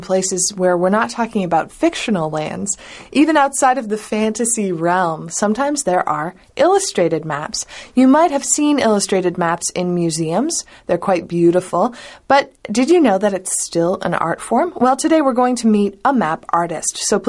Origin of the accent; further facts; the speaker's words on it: Canada; I grew up in Canada